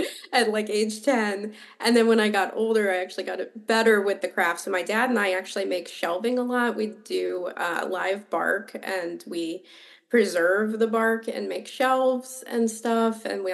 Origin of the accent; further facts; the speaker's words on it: Richmond, Virginia, United States; I'm an author from Richmond, Virginia.